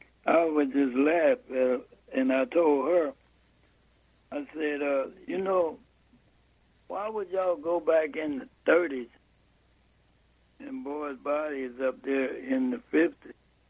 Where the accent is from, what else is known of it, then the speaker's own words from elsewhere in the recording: Dade City, Florida, United States; County, a place called Dade City. And it's a little small town. And I only was a couple of guys from my hometown.